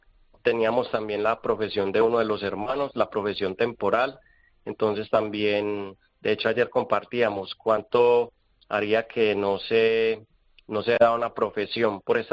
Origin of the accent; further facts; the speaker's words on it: Colombia; now in Venezuela; nosotros, la mayoría de la comunidad somos hermanos colombianos, vecinos de Venezuela